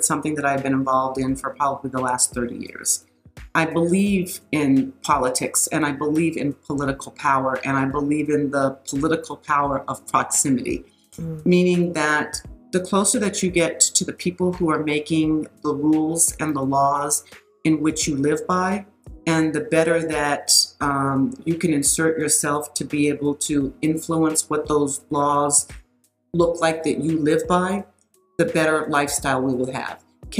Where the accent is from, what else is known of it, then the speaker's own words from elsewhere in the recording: Colorado, United States; I grew up here in Colorado